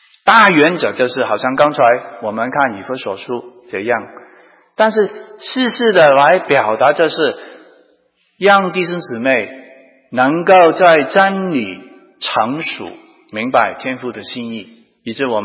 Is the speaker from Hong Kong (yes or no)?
yes; Hong Kong; 因为我在香港长大，我的文化可能跟从中国长大的文化不一样啊。